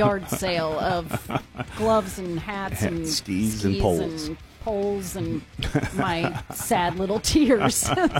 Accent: Texas, United States; I was born and raised in Texas, and if I'm hot, I go inside.

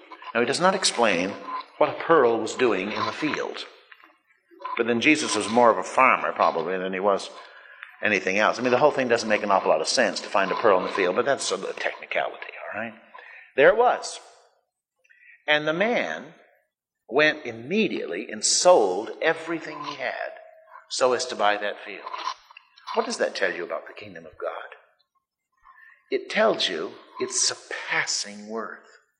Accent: United States; I'm an American, and I suppose if I wanted to be a citizen of France, I'd have to be naturalized into that country.

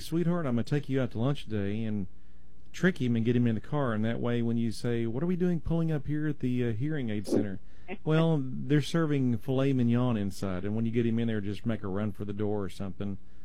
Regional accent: Frankston, Texas, United States; Are you trying to taunt me today because you're from Elkhart and I'm from Frankston?

